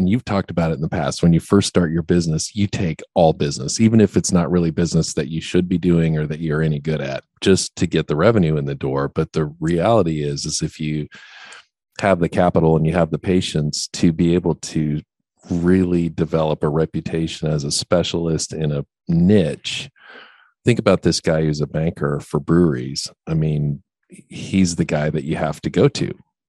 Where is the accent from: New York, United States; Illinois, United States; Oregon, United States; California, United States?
Oregon, United States; the state of Oregon, my home state, has 560 breweries.